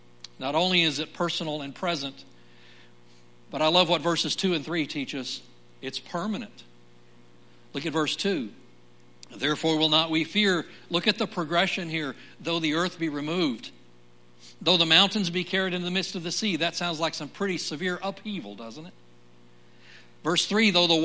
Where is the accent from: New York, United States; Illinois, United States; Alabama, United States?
Alabama, United States; accent: Alabama; Years ago, with my Alabama accent still intact, I call him Laban.